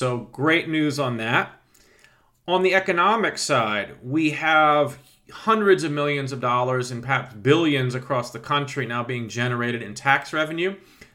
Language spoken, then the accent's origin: English; California, United States; now my home state of California.